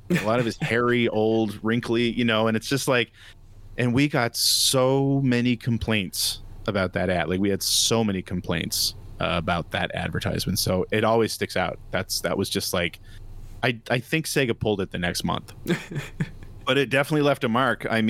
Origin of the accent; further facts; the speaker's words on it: Nova Scotia, Canada; because around here in the 80s, again, I'm from Nova Scotia, so around here in the 80s and 90s